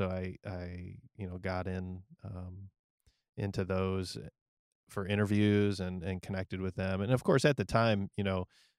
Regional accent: Canton, Ohio, United States; I'm from Canton, Ohio. Known for the Professional Football Hall of Fame, and that's about it.

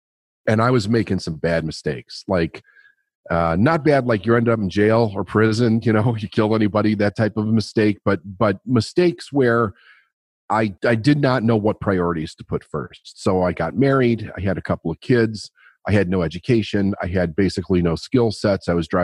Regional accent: Chicago, Illinois, United States; also born or lived in Phoenix, Arizona; I was born and raised in Chicago. In 76, we moved to Phoenix. Parents got divorced, moved back to Chicago in 79.

